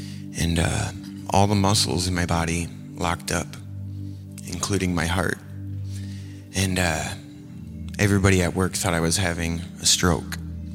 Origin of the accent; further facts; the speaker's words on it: Rockford, Illinois, United States; born there; So I was born in Rockford, Illinois. I got two sisters, one older, one younger. And kind of grew up in a troubled home.